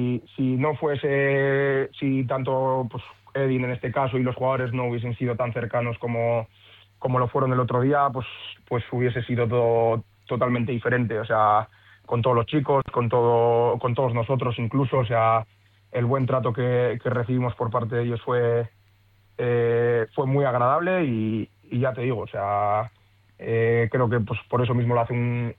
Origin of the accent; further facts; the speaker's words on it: Leioa, Basque Country, Spain; Yo al final también soy de Leioa